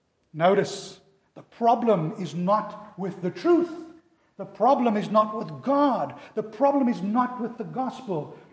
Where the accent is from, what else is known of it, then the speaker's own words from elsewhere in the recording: South Africa; as a child growing up in South Africa